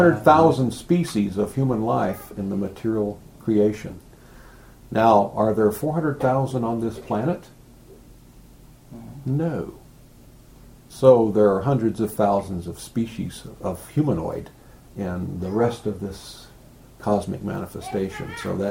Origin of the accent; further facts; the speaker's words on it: United States; I'm thinking, I'm this, I'm that, I'm an American, I'm a boy, I play baseball